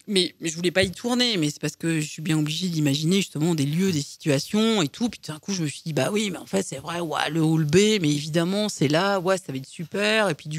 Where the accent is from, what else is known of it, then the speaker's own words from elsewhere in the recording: Brittany, France; personne ne peut comprendre ce qu'on dit parce qu'on est breton et tout